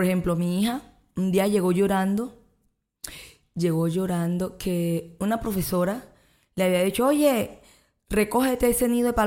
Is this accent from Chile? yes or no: no; San Basilio de Palenque, Bolívar, Colombia; Felizmente palenquera, alta, gruesa, de boca grande y bailo bellísimo.